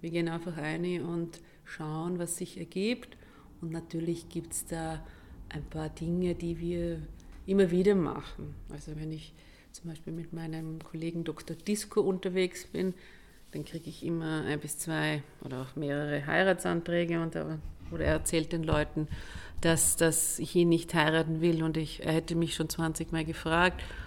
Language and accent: German; Trentino-Alto Adige, Italy; moved away as an adult; now in Vienna, Austria; man hört es vielleicht, ich bin Südtirolerin und bin schon vor jetzt fast 30 Jahren nach Wien gekommen, um Psychologie zu studieren.